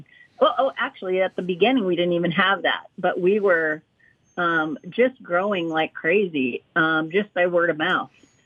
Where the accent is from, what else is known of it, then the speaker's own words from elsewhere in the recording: Fairbanks, Alaska, United States; now in Anchorage, United States; me growing up in Fairbanks when everybody had gardens and everybody was sharing.